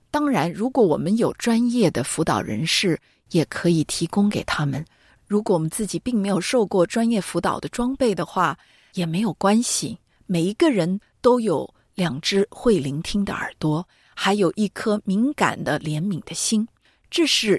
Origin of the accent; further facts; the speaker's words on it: China; 因为我们中国人有句老话说